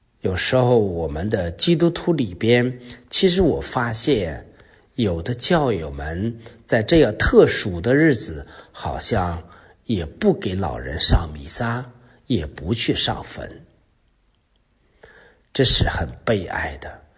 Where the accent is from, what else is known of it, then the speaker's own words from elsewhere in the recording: China; 作为一个中国人